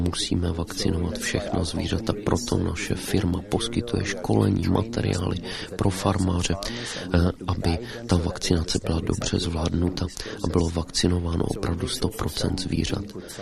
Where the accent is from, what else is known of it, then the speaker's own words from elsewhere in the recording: Belgium; Já jsem z Belgie